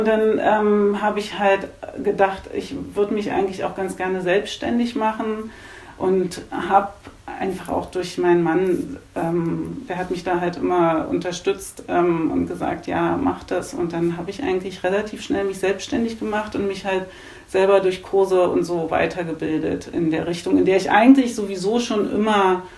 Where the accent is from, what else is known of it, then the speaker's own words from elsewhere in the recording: Germany; kommt, weil ich komme von der Elbe. Also ich bin in so einem ganz kleinen Kaff aufgewachsen in der Nähe der Elbe.